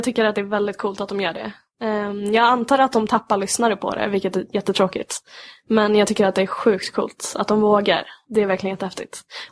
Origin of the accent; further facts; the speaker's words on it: Sollentuna, Stockholm County, Sweden; Jag är uppvuxen i Sollentuna med mina föräldrar och min lilla syster Ulrika.